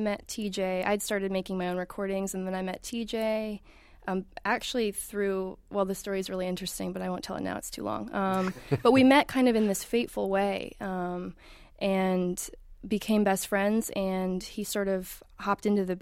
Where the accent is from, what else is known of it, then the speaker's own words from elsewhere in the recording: Brunswick, Maine, United States; now in Brooklyn, United States; I'm from Brunswick, but also Portland. It's 20 minutes away.